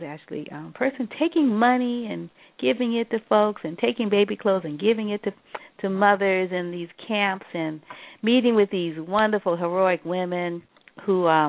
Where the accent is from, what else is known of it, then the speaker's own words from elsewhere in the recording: New Orleans, Louisiana, United States; And then the processions remind me of my hometown, New Orleans